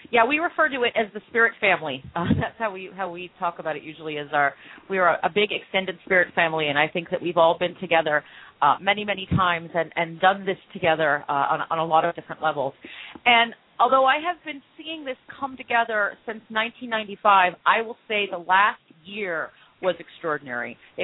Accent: Los Angeles, California, United States; born there; And my family was Irish. I was born in Los Angeles to an Irish-American family.

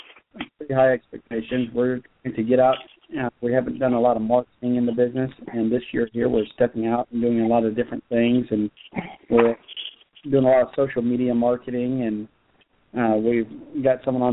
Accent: Houston, Texas, United States; also born or lived in Round Rock; Yes, I grew up in Houston and then finished out high school in Round Rock, and we've been back in the Tomball area for approximately 15 years.

